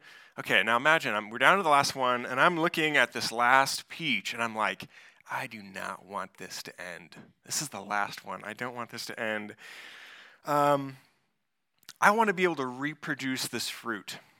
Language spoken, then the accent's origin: English; Kansas, United States; It feels like there's a wealth of stories from growing up in Kansas, which might surprise you if you've ever been there. But for me, growing up in Kansas, the holy grail of fruits was the Colorado peach.